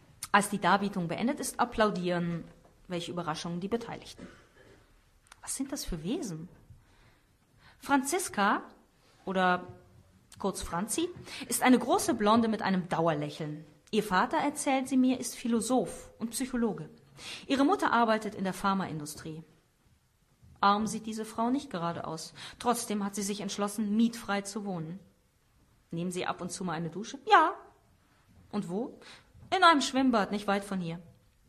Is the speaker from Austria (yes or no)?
no; Bavaria, Germany; born there; Ich, gebürtiger Bayer